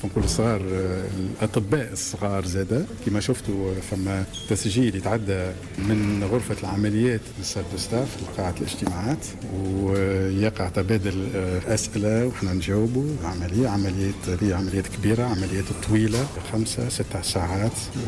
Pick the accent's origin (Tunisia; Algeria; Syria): Tunisia; لان عندنا في تونس مازلنا قاعدين نشوفوا في مشكل كبير